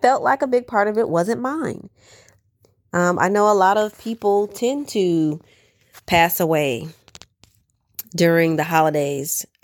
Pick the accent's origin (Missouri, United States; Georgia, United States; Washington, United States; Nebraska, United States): Georgia, United States; Atlanta; moved away as an adult; because my life has shifted over the last 2 years when I left my job and I left my hometown in Atlanta.